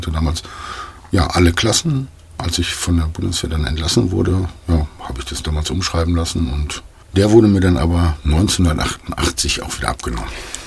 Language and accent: German; Hagen, North Rhine-Westphalia, Germany; born there; also born or lived in Hannover; In Hagen, Westfalen.